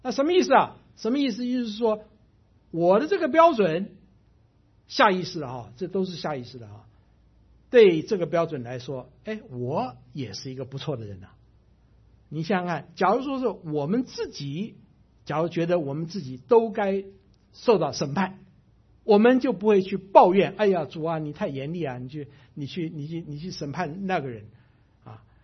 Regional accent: China; 这个要罚的这个观念，我们中国人很清楚啊

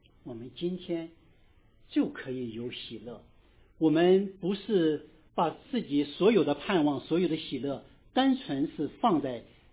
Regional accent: Shandong, China; accent: Shandong dialect; 烤地瓜是我们山东土话

